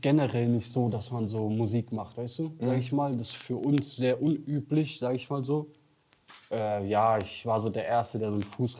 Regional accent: Berlin, Germany; ich bin 28. Ich bin libanesischer Kurde. Mhm. So, geboren, so fast im Flüchtlingsheim, so kann man sagen. Dann sind wir nach Berlin, sehr, sehr früh. War ich noch 2 oder so.

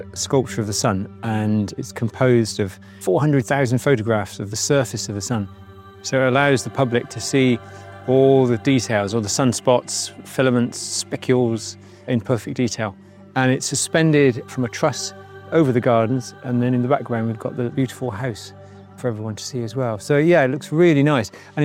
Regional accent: Bristol, South West England, United Kingdom; I'm from Bristol. Bristol's got the second highest tidal range in the world there.

